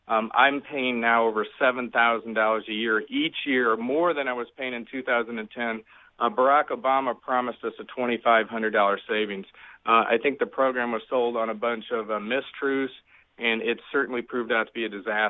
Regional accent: Bartonville, Illinois, United States; I'm from Oswego, Illinois. Actually grew up in Peoria County in Bartonville.

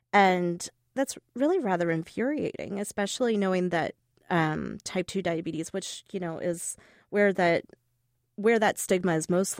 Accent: the South, United States; moved away; And I'm not originally from Illinois. I'm originally from the South. And this is the first state that I chose to move to.

